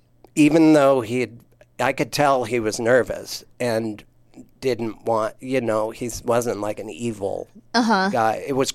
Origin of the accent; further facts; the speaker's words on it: Montana, United States; That's the reason I'm a comic is I grew up in Montana where there was fights all the time.